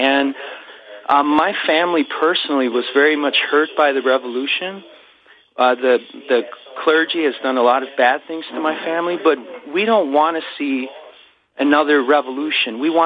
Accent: United States; I was really happy to see that as an American, that Iranians liked Americans on the street, that there was such a willingness to embrace me as someone from America.

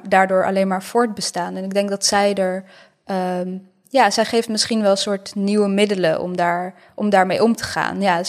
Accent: Bosnia & Herzegovina; now in Netherlands; En voor mij is het, het is mijn geschiedenis als Bosnische, maar het is ook mijn geschiedenis als Nederlandse.

